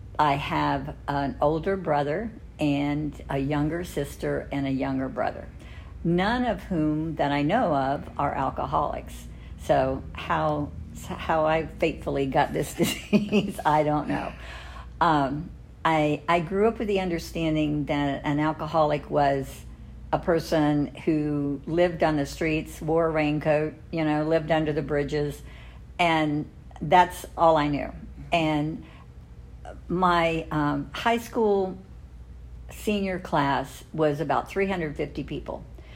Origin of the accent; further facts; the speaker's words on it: Plant City, Florida, United States; And I was born in St. Pete, Florida. And when I was 3 years old, we moved to Plant City, and that's where I grew up till I graduated from high school.